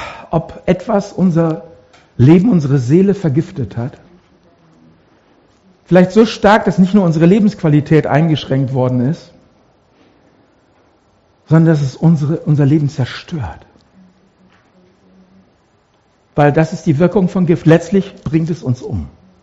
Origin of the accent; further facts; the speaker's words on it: Mülheim an der Ruhr, North Rhine-Westphalia, Germany; Und wir waren auch Back to the Roots in unserem Heimatort, da wo ich geboren bin, in Mülheim an der Ruhr, die schönste Stadt im Ruhrgebiet.